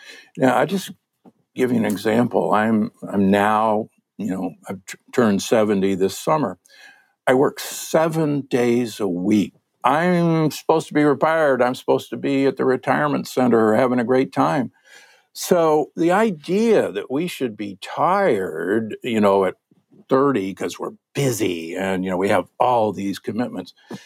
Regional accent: Omaha, Nebraska, United States; I'm from Omaha, Nebraska, the Corn Huskers.

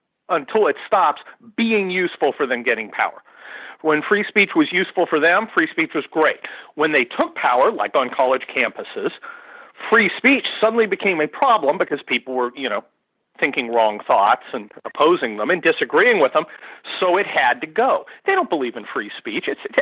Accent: United States; But I'm an American. And America comes first

